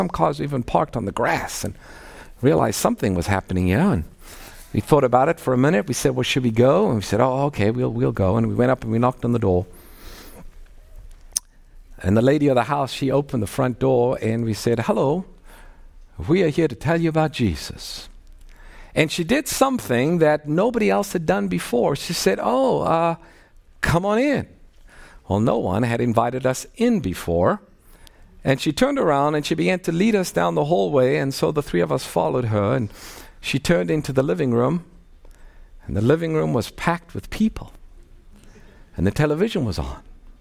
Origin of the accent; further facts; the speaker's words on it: South Africa; I grew up in Africa, grew up in South Africa